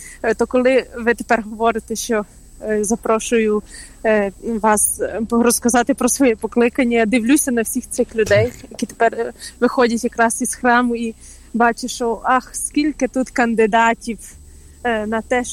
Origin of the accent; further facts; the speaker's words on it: Svaliava, Zakarpattia Oblast, Ukraine; я сама родом із Закарпаття, зі Сваляви, і наша спільнота знаходиться у Борисполі